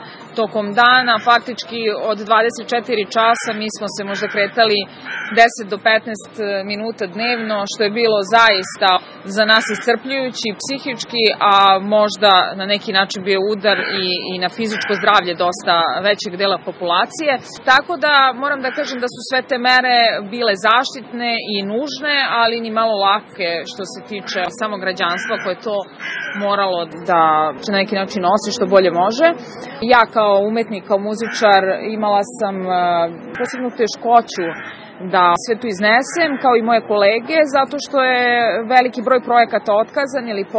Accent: Kragujevac, Šumadija, Serbia; posvetim baš upravo mom rodnom gradu, Kragujevcu

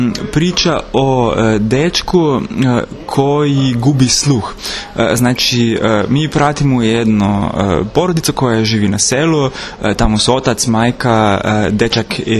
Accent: Slovenia; Croatian is a second language; Da, znači ja sam iz Slovenije i doveo sam sa sobom svoje saradnike.

